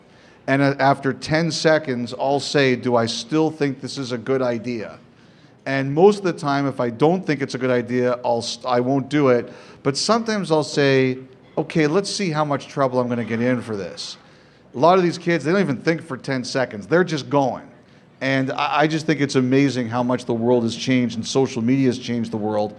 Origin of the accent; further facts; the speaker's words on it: Toronto, Ontario, Canada; Well, I grew up in Toronto too.